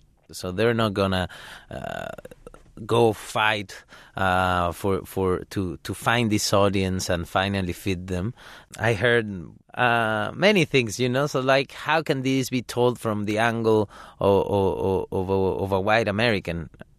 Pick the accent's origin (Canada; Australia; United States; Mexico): Mexico; moved away as an adult; I come from Mexico. I was born in Mexico, raised there. I lived there until my work started to make me travel.